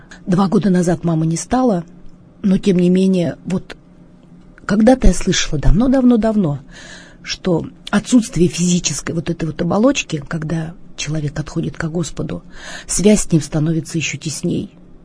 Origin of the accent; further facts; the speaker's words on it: Kemerovo, Kemerovo Oblast, Russia; born there; Я родилась в городе Кемерово, я сибирячка.